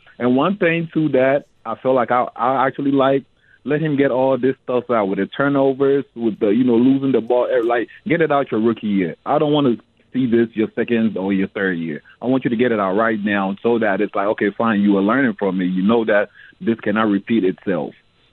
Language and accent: English; Ghana; now in Nashville, United States; I'm originally from Ghana, West Africa.